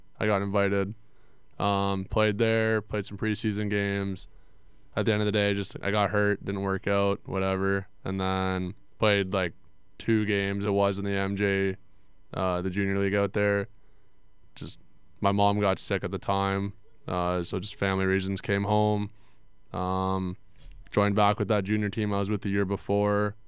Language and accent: English; Mississauga, Ontario, Canada; So I'm from Mississauga. Mm-hmm. It's like 20 minutes outside of Toronto